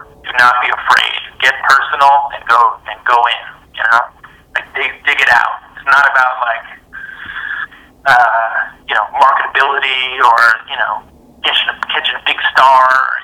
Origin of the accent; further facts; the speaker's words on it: New Jersey, United States; she just has this vibe that felt like the women that I grew up with in New Jersey.